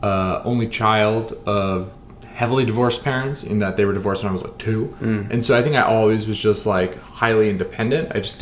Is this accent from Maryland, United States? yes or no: no; New Jersey, United States; I'm a kid from New Jersey, and I get frustrated.